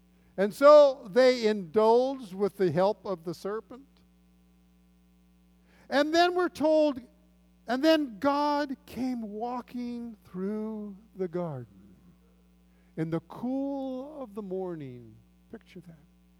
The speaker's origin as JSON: {"language": "English", "town": "Pasadena", "region": "California", "country": "United States", "tie": "born or raised there", "said": "I grew up in Pasadena, about 4 blocks from Colorado Boulevard."}